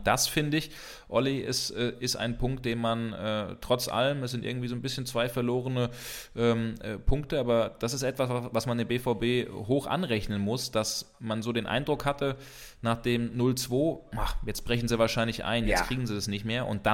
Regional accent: Frankfurt, Hesse, Germany; dass ich am Sonntag in meiner Heimatstadt war, in Frankfurt

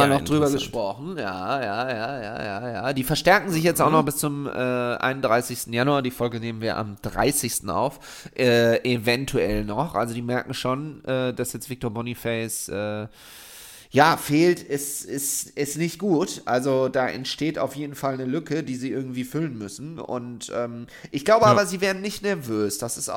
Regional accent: Düsseldorf, North Rhine-Westphalia, Germany; ist auch geil, dass ich als Düsseldorfer im Kabarett Kö auftrete.

